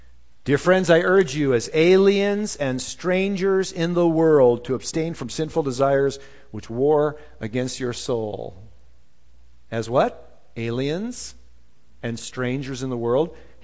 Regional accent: United States; You know, I'm an American, you know, lived in America, the United States of America, for 51 years, and I like it here, you know.

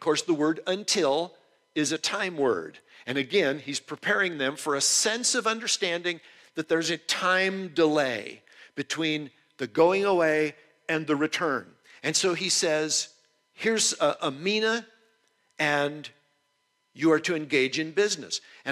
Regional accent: United States; But I'm an American and we ruin everything.

